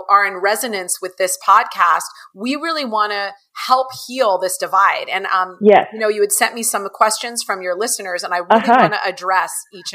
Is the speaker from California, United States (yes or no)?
yes; California, United States; My brother, my whole family is, I'm from California. So we live in California.